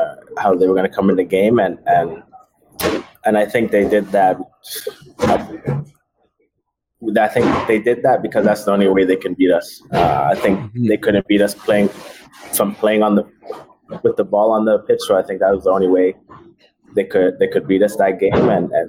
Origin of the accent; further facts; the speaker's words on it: Jamaica; I'm Jamaican too, so.